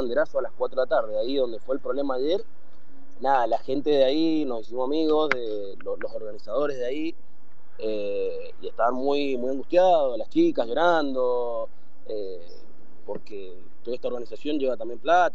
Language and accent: Spanish; Las Heras, Argentina; De Las Heras.